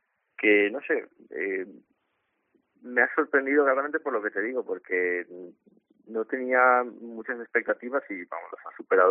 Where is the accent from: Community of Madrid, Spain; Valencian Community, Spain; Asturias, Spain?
Valencian Community, Spain; yo soy valenciano y yo veía que todo el mundo estaba hablando mi idioma.